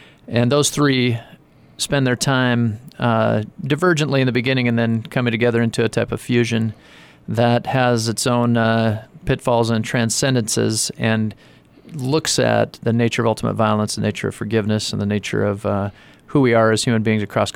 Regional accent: Billings, Montana, United States; also born or lived in Sitka, Alaska; So I was born here in Billings at St. Vincent's, St. V's.

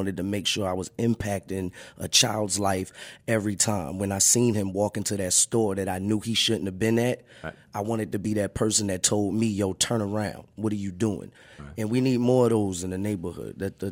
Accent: New York, United States; now in Charlotte, United States; You know, I'm adopted by Charlotte, but I'm from the Bronx, New York

